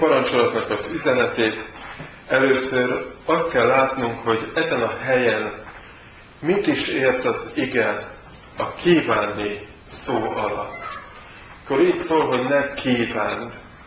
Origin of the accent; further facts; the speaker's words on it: Szabadszállás, Bács-Kiskun, Hungary; Nem tudom, hogy ki tudja a testvérek közül azt, hogy szabadszálláson nőttem föl